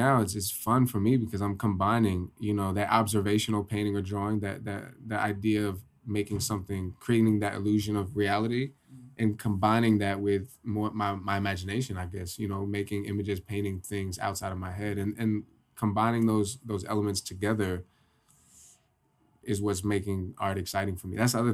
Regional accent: Poughkeepsie, New York, United States; I'm from Poughkeepsie.

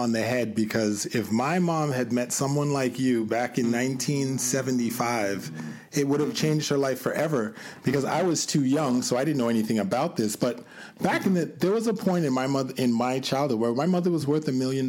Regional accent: Canada; this is, you know, where I'm from Canada

